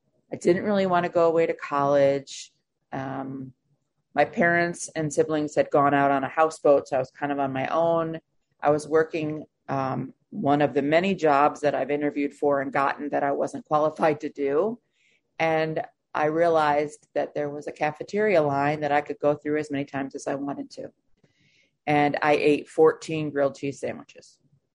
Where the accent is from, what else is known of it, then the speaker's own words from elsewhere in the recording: New York, United States; I grew up in New York State, so Pennsylvania. Then I moved to Minnesota, and then I moved to back to New York, and then I moved to South Carolina.